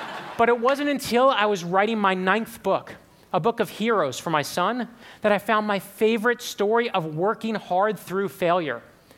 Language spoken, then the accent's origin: English; Brooklyn, New York, United States; When I was growing up in Brooklyn, okay, my father, he worked hard.